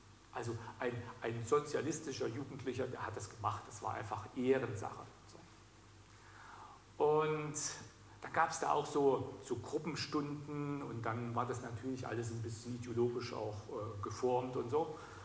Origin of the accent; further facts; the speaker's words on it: Germany; in meiner Kindheit und in der Teenie-Zeit in der DDR aufgewachsen.